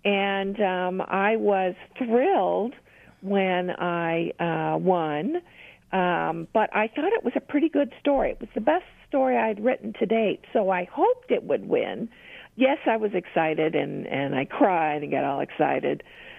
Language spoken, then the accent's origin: English; Oregon, United States; born there; also born or lived in Rochester, United States; I was born in Oregon, uh-huh. And I loved upstate New York. I moved there with my company, uh-huh.